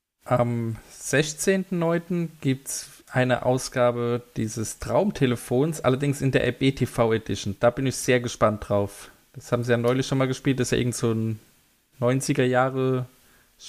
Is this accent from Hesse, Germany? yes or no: no; Hamburg, Germany; ich glaube, als Hamburger ist das Millantor-Stadion schon was Besonderes.